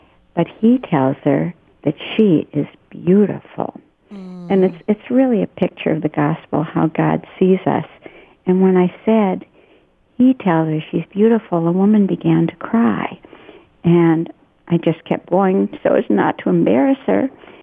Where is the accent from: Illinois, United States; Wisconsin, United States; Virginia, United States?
Wisconsin, United States; it's fun to be in my home state of Wisconsin.